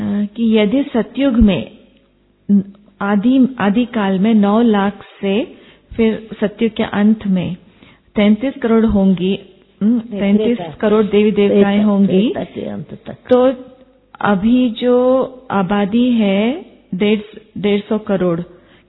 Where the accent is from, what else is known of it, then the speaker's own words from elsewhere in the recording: Himachal Pradesh, India; जैसे हम हिमाचल से आए हैं